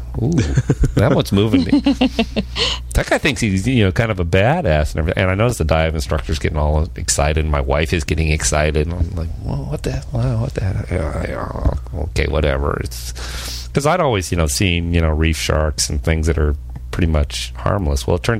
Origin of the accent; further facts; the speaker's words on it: California, United States; I mean, I grew up in California in the Pacific Ocean